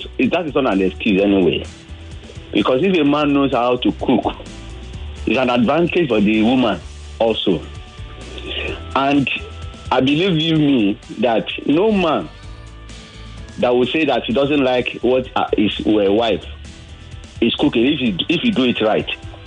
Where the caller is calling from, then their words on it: Ikorodu, Lagos, Nigeria; Yeah, I'm calling from Ikorodu.